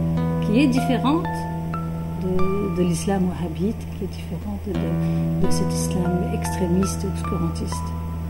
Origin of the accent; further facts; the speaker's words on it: Tunisia; On est musulman, on est tunisien. On est maghrébin, on est méditerranéen